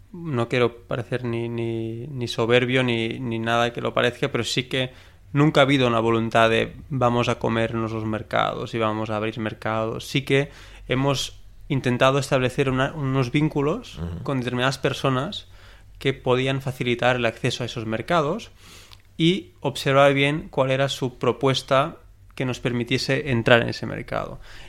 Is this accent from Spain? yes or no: yes; Mataró, Catalonia, Spain; estamos en Mataró, somos de Mataró.